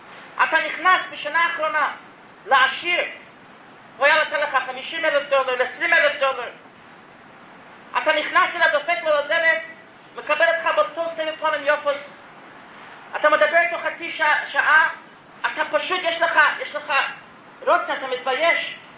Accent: United States; אני אמריקאי, אני יודע מה זה.

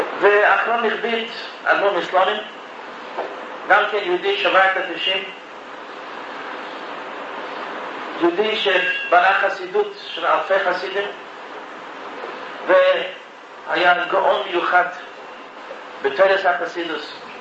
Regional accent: United States; אני לא יודע כמה הציבור פה מכיר, אני כן מכיר, אני אמריקאי.

